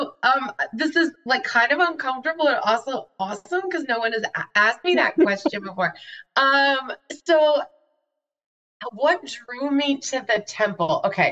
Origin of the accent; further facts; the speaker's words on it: New York, United States; So, in case you couldn't tell from hearing my voice, I am originally from New York. I grew up on Long Island, New York. It's a terrible place. Don't go there.